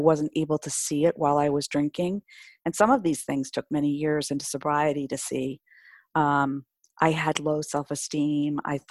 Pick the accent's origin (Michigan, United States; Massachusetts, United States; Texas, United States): Michigan, United States; also born or lived in New York; I was at a very good friend's brother's wedding back where I grew up in Michigan.